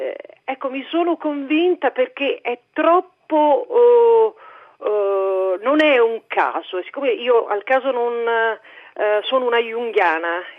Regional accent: Rome, Lazio, Italy; abito fuori Roma, ma sono di Roma e ho 60 anni.

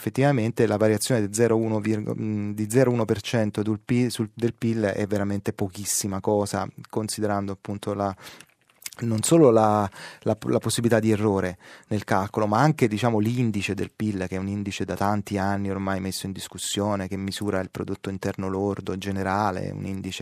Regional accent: Naples, Campania, Italy; per fortuna, dico io da buon napoletano che ama il presepe

